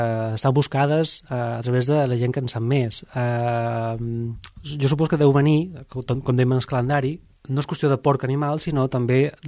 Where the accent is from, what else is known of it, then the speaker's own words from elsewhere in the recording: Ibiza, Balearic Islands, Spain; jo som d'Eivissa, molta gent no sap això, i vaig descobrir Esvedrà des de Formentera